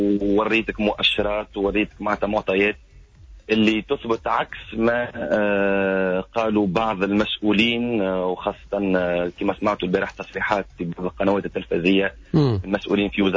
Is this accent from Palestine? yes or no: no; Tunisia; احنا كدولة تونسية عنا مواطنين